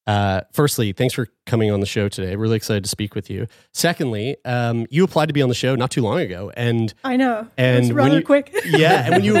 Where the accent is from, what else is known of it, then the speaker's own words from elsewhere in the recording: St. John's, Newfoundland and Labrador, Canada; I'm from St. John's, but my whole family's from Bayvert and Seal Cove.